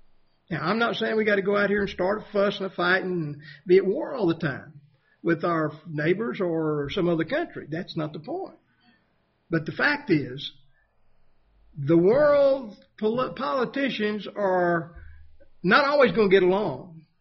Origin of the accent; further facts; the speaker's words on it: Texas, United States; where I grew up in Texas, there are only two kinds of history that we were required to study was Texas history and American history.